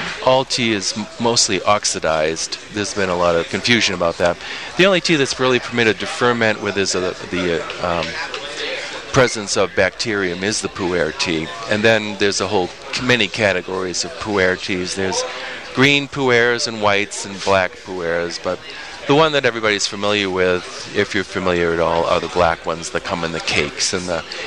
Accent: New England, United States; I was born and raised basically in New England on tea bag tea

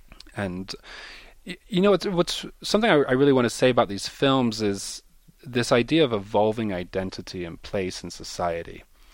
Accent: Italy; So the fact that I grew up in Italy and I can speak Italian means I can go right to the source of these distributors and producers.

